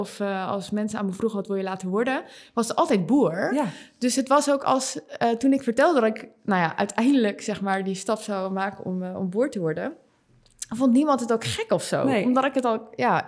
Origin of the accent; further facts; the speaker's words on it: Schiedam, South Holland, Netherlands; now in Dordrecht, Netherlands; En ik ben opgegroeid en geboren en getogen in Schiedam. Maar nu woon ik in Dordrecht.